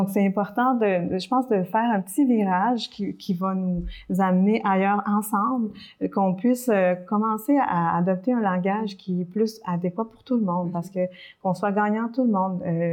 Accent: Montreal, Quebec, Canada; je me sens plus québécoise parce que j'ai grandi au Québec. Mm-hmm. Mais j'habitais à Montréal.

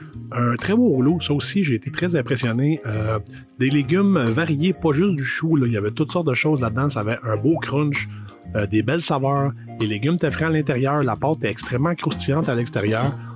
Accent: Cowansville, Quebec, Canada; de ma ville natale, de Cowansville

